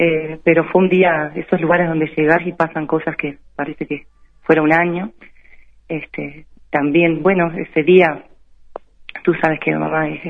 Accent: Uruguay; yo soy del interior del Uruguay, soy docente, clase trabajadora

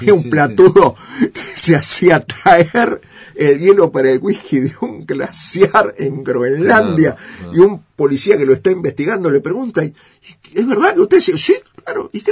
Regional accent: Uruguay; uruguayo, señor

